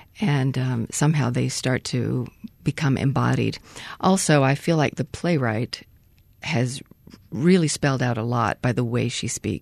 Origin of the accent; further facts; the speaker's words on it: Culver, Indiana, United States; also born or lived in North Carolina; He was chief physician at Culver Military Academy in Indiana. We moved there from North Carolina when I was a baby.